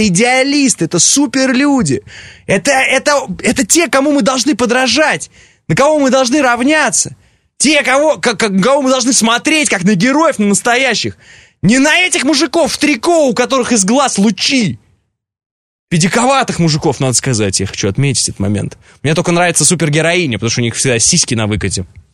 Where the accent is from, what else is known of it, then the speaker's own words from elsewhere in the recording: Russia; когда я приезжал в Америку и говорил, я из России